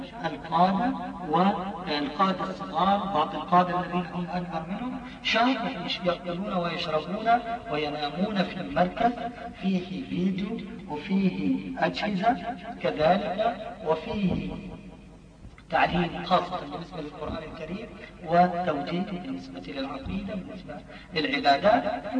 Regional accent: Palestine; أنا ابن فلسطين، أرضي راحة، بلدي ذهب، أهلي يعيشون إخواني يعيشون تحت حكم اليوم

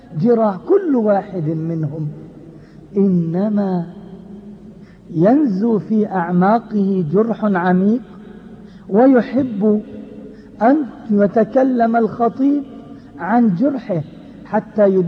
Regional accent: Palestine; فأنا ابن فلسطين، والجراحة التي في أعماق أبناء فلسطين في الكويت هي في أعماقي

